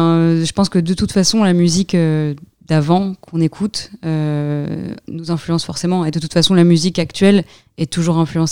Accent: Belgium; born there; Non, je suis née en Belgique, en plus, donc c'est un peu honteux de ma part

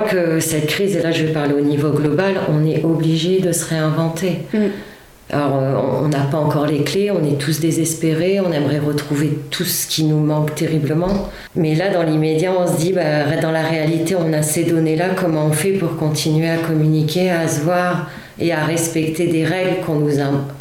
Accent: Hauts-de-France, France; j'ai pensé à un moment retourner dans ma région natale, qui est le nord de la France

